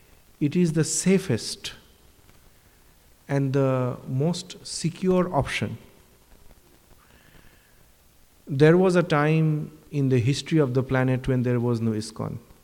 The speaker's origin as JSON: {"language": "English", "town": "Kolkata", "region": "West Bengal", "country": "India", "tie": "born or raised there", "said": "I grew up in Kolkata."}